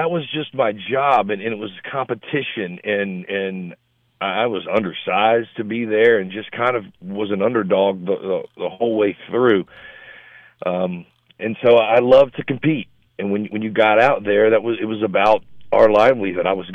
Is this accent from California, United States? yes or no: no; Mobile, Alabama, United States; I had wore 44 my whole career because I'm from Mobile, Alabama